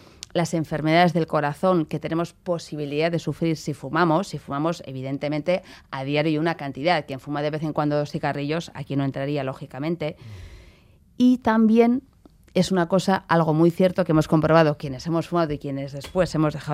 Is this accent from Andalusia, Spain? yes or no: no; Pamplona, Navarre, Spain; un compañero suyo de Pamplona, de mi tierra, médico